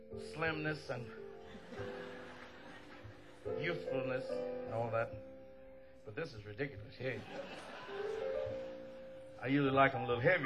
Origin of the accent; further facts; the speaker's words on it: Mississippi, United States; accent: Mississippi; And my Mississippi accent, don't misunderstand what I said.